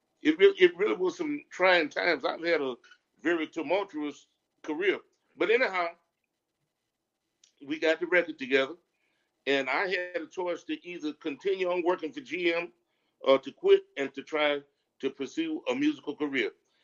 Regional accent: Arkansas, United States; But, you know, I came from Arkansas. So my people raised me on

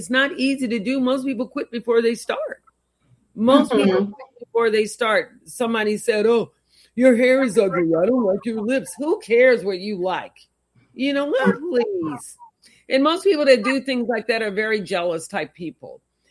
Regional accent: the South, United States; Myself as a woman of color, a Black woman growing up in the South with very negative images.

